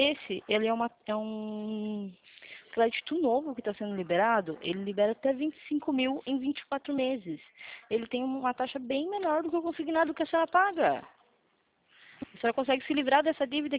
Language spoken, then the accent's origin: Portuguese; Itapetininga, São Paulo, Brazil